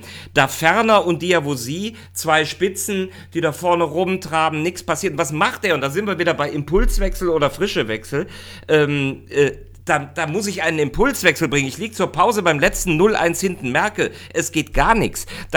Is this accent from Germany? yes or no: yes; Rhineland, Germany; also zumindest für mich als Rheinländer